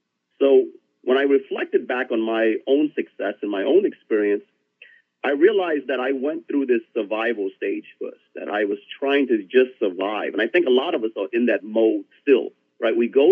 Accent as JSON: {"language": "English", "town": "Syracuse", "region": "New York", "country": "United States", "said": "Well, it's interesting because I'm from Syracuse, New York, right? Syracuse is known as a salt city because we had salt mines, right?"}